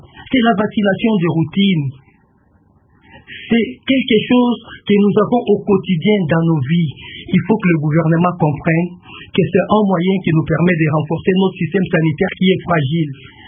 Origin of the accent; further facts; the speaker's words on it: Katanga, DR Congo; Je viens du Katanga, je dois vous le dire.